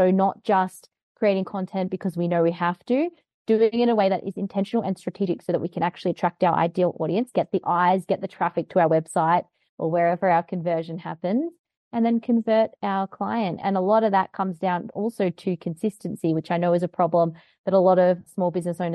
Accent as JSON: {"language": "English", "country": "Australia", "lives_now": "Bogota, Colombia", "said": "I am Australian, but I'm currently not in Australia at the moment. I'm dialing in from Bogota in Colombia. So that's where I'm currently hanging out in Colombia for the next few months."}